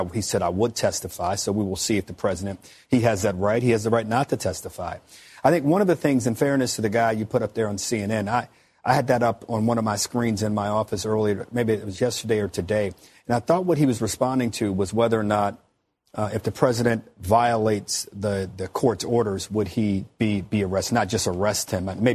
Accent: United States; I'm an American.

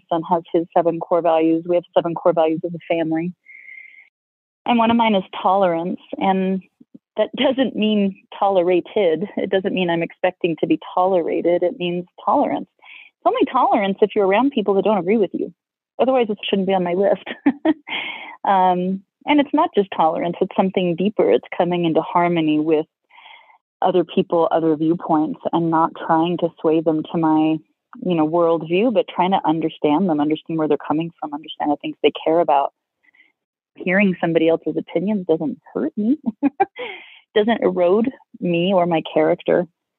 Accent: Alaska, United States; I'm from America. I'm from Alaska, but it's very different up there.

